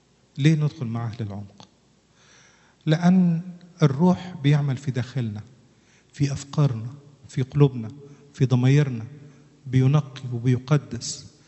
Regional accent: Egypt; عندنا في مصر مشهور جدا أما واحد يقول للتاني أنت ابن مين

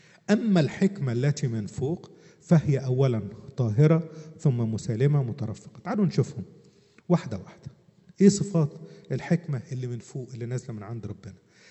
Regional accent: Egypt; قال لو أنا مع أستاذ عبد الشكور اللي عندنا في مصر

